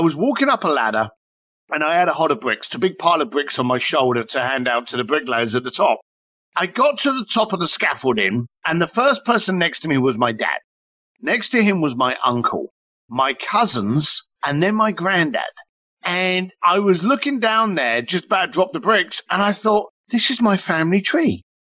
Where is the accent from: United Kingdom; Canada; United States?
United Kingdom; London; Now, I grew up in East London.